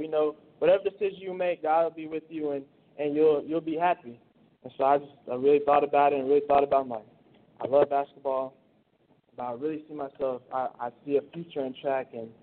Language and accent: English; Lubbock, Texas, United States; I'm from Lubbock. I mean, most people are. If you're here, you're probably from Lubbock. But I went to West Elementary, then I went to Irons, then I went to Coronado.